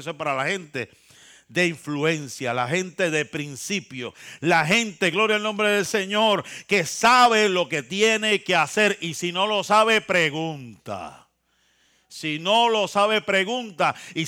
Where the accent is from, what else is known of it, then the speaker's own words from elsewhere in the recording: Santa Isabel, Puerto Rico; En mi pueblo, en mi barrio, allá en Santa Isabel, Puerto Rico